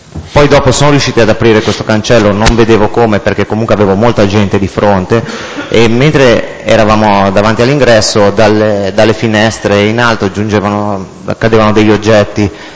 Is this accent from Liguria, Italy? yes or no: yes; Genoa, Liguria, Italy